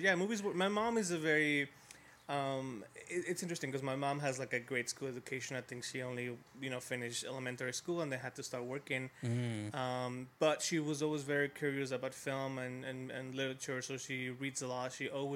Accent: Mexico City, Mexico; Yeah, I grew up in Mexico City. For anyone that knows Mexico City, I grew up in the north sort of part of it, Gustavo Madero, which is where the Basilica de Guadalupe is, you know, working class neighborhoods.

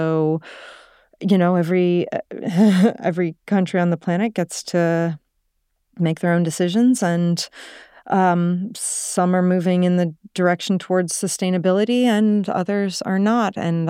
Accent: New England, United States; I grew up in New England, in the United States. So I was very lucky to have a lot of exposure to the ocean as a child

